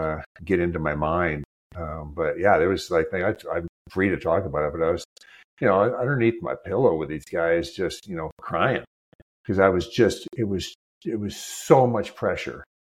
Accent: Minnesota, United States; I grew up watching them in Minnesota

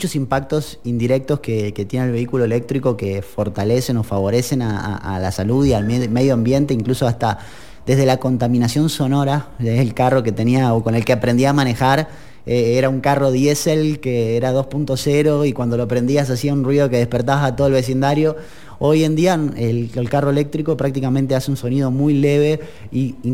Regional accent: Argentina; now in Costa Rica; Yo vengo de un país como Argentina y hay muchos cortes de luz, y Costa Rica realmente uno no siente tantos cortes de luz

